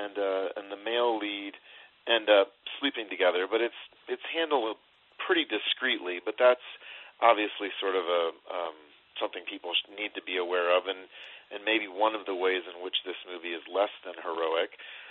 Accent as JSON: {"language": "English", "region": "Iowa", "country": "United States", "tie": "born or raised there", "said": "I haven't, but I grew up near Des Moines, and I don't ever remember hearing the word squinny."}